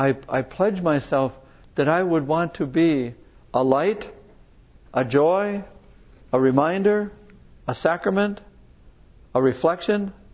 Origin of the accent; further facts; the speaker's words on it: Milwaukee, Wisconsin, United States; a company in my hometown of Milwaukee